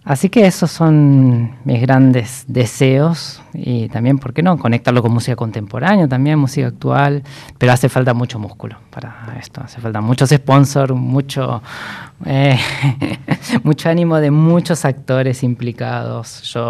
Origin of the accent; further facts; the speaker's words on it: Buenos Aires, Argentina; Yo soy de Devoto, entonces de mugre no se habla mucho por ahí.